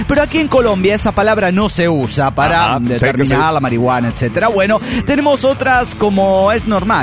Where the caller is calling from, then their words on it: Toluca, State of Mexico, Mexico; de Toluca, México.